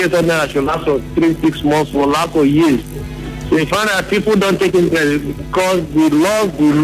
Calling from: Ubikun, Rivers, Nigeria; I'm calling from Ubikun in Onelga.

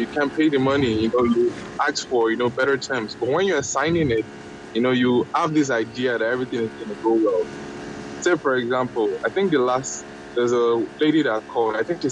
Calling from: United States; I'm calling from United States.

